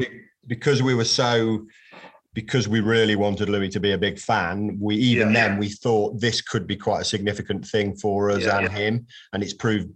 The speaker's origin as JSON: {"language": "English", "town": "Coventry", "region": "West Midlands", "country": "United Kingdom", "tie": "born there", "said": "So I was born, I am from Coventry, albeit I've lived there intermittently, but not lived there, didn't really grow up in Coventry."}